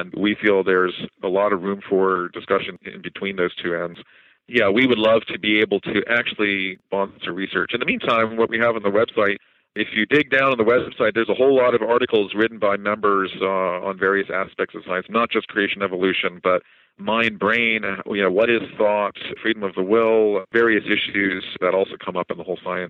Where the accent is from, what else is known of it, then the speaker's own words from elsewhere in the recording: Pittsburgh, Pennsylvania, United States; So the meeting is going to be in Pittsburgh, my hometown here, and it's going to be May 9 and 10.